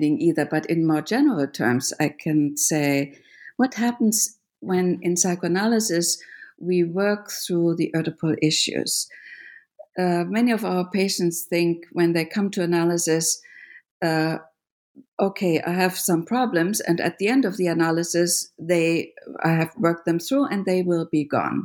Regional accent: Germany; I grew up in Germany, and he traveled many parts of the world, but somehow never made it to New York.

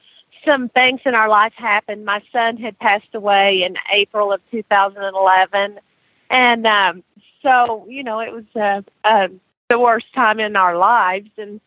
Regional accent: Dallas, Texas, United States; I grew up in Dallas, Texas.

